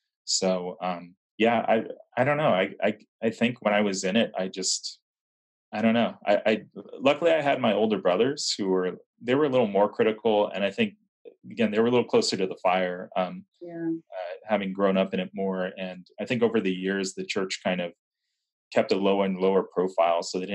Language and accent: English; Tarrytown, New York, United States; Well, you know, I have to say that myself growing up in Tarrytown